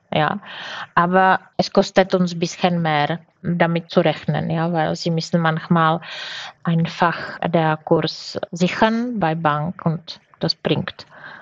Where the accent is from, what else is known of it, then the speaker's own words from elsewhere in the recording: Brno, South Moravian Region, Czechia; Ich komme ursprünglich aus Brünn